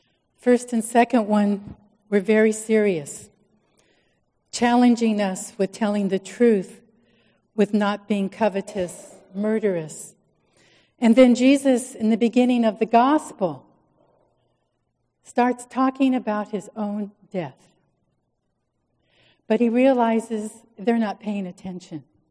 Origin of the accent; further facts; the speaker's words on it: Manhattan Beach, California, United States; I grew up in Manhattan Beach, and my relatives would come. We would go down to the beach.